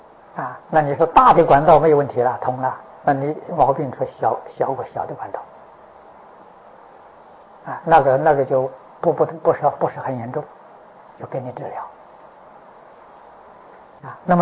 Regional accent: China; 用针灸啊，我们中国人针灸

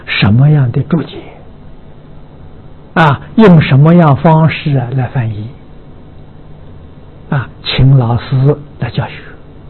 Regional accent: Tongcheng, Anhui, China; 我们家乡是中国这个学术桐城派的发源地。所以读书的风气很盛

